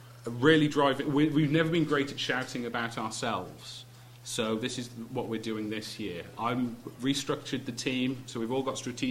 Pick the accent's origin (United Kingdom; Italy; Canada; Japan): United Kingdom; Wales; I'm Welsh, so truly international.